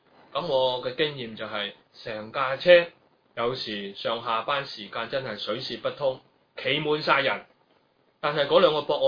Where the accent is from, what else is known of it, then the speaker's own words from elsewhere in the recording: Hong Kong; 我哋作為香港人，我哋咧會比較對我哋自己本土咧比較認識同埋有歸屬感啊。